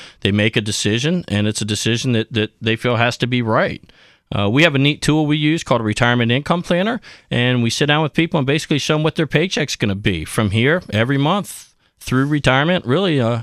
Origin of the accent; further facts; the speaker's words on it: Alexandria, Virginia, United States; In fact, my parents just recently sold the house that they built before I was born. I grew up in Alexandria. Graduated from T.C. Williams High School